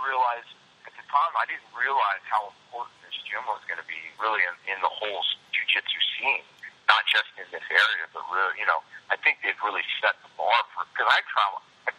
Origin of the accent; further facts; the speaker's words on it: Las Vegas, Nevada, United States; also born or lived in New Orleans; I mean, I'm from New Orleans. I was born in New Orleans. I spent summers in New Orleans, and I, but I grew up in Vegas.